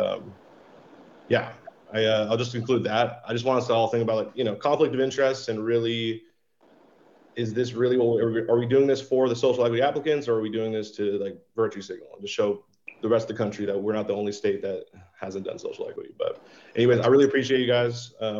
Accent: Seattle, Washington, United States; I grew up in Seattle, went to Garfield High School.

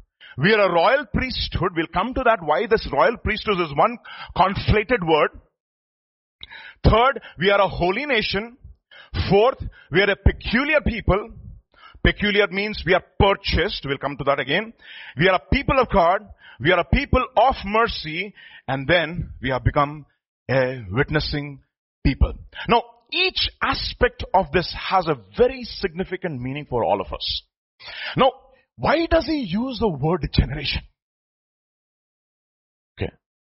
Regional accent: Visakhapatnam, Andhra Pradesh, India; English is a second language; I'm from Visakhapatnam. You know, but that is my native place. I'm from that land.

